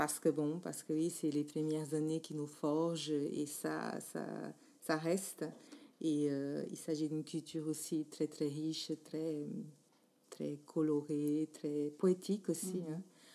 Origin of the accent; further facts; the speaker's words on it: Brazil; French is a second language; moved away as an adult; now in France; Je suis une Brésilienne, on va dire ça comme ça. Je me suis installée en France en 2004, donc ça fait déjà un certain temps, 17 ans environ. Et je suis devenue aussi française, donc je suis franco-brésilienne.